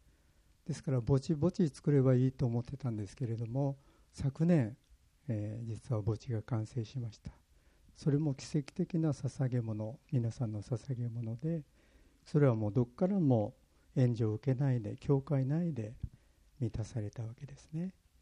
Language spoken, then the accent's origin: Japanese; Kumamoto, Japan; 私は熊本で育ってたことが役に立ちました。